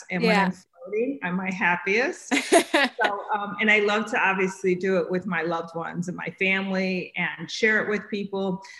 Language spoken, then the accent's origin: English; New Jersey, United States; born there; But my parents were New Yorkers and I was born in Jersey.